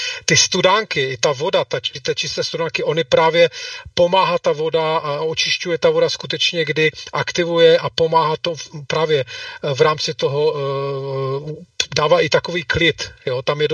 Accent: Ostrava, Moravian-Silesian Region, Czechia; vy co jste z Prahy, to by, já jsem Ostravák

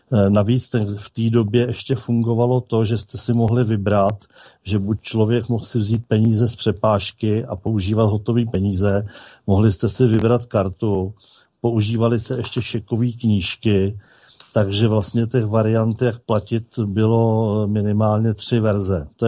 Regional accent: Tachov, Plzeň Region, Czechia; born there; also born or lived in Čistá; svoje rodné město Tachov, ale protože jsem žil velkou část svého života i v malém městečku, nebo spíš městysu Čistá u Rakovníka, kde žilo pár tisíc lidí

